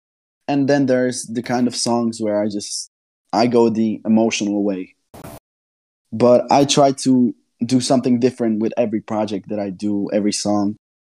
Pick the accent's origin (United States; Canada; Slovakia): Slovakia; English is a second language; Well, I'm from Slovakia. I'm sure not many people know the country, but it's basically next to Czech Republic, Austria, and Hungary.